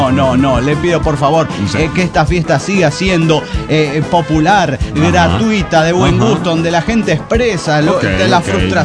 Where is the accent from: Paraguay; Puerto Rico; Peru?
Peru; Lima; Hola, ¿qué tal, amigos? … de Lima, Perú.